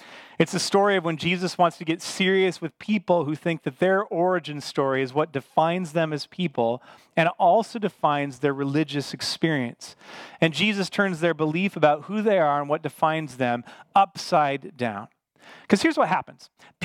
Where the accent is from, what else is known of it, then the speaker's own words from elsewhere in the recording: Port Orchard, Washington, United States; also born or lived in Bremerton; I'm from Bremerton, Washington, but I grew up across the Sinclair Inlet in the big town of Port Orchard. All right, that's where I'm from originally.